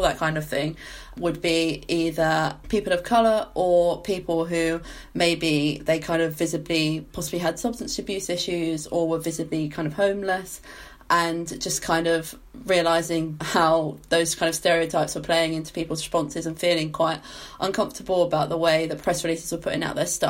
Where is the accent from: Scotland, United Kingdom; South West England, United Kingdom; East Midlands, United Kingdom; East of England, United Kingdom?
East of England, United Kingdom; I'm from Essex originally